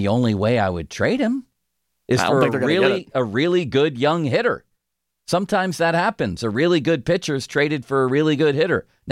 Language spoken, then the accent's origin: English; Buffalo, New York, United States; And, you know, I'm from Buffalo, but I also have a longtime affinity for the Lions for some reason.